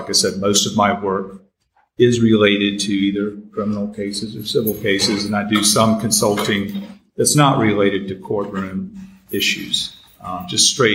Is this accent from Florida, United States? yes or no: no; Cary, North Carolina, United States; also born or lived in Hickory, United States; Well, I was born in Hickory, North Carolina. Then I grew up in Cary. When I was young, family moved to Cary, which is right outside of Raleigh.